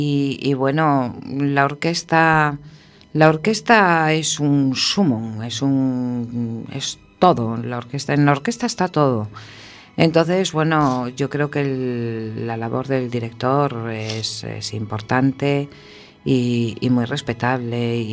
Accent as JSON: {"language": "Spanish", "region": "Galicia", "country": "Spain", "said": "yo soy muy gallega"}